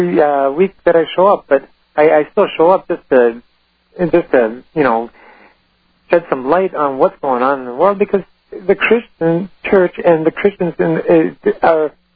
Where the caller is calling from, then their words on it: St. Paul, Minnesota, United States; St. Paul, Minnesota area.